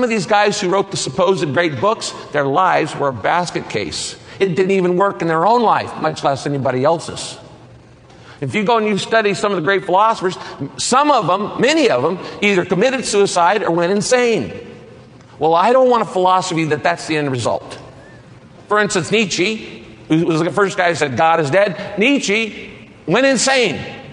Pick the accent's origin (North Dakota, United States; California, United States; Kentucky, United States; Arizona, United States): California, United States; Redwood Valley; also born or lived in San Francisco Bay Area; I grew up in the Bay Area and then later on up in Northern California in the Redwoods, in a little town called Redwood Valley.